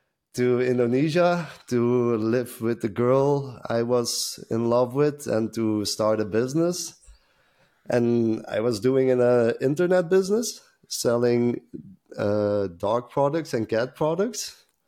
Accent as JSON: {"language": "English", "country": "Belgium", "said": "due to certain circumstances, I had to go back to my home country."}